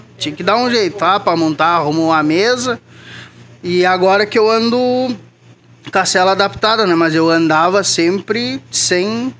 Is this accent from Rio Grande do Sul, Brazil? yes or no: yes; Canela, Rio Grande do Sul, Brazil; De Canela.